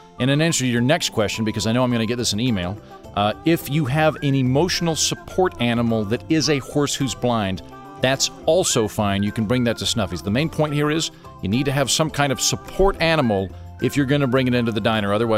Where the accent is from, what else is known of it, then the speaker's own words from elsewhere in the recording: Oklahoma, United States; I'm from Oklahoma, and I had never been to New England before.